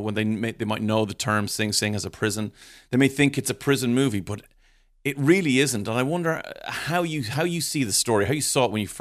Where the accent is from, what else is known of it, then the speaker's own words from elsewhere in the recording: Ireland; Certainly it really spoke to me as an Irish man